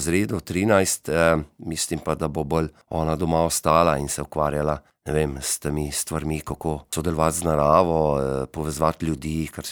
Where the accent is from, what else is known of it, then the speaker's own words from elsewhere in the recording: Cerknica, Littoral–Inner Carniola, Slovenia; moved away as an adult; now in Loška dolina, Slovenia; domačin bi lahko rekel, da sem zdaj zadnjih 23 let, drugač prihajam iz Cerknice. Kodr sem preživel tudi otroštvo, v bistvu od rojstva do 28. leta, potem pa sem se poročil oziroma oženil v Loško dolino.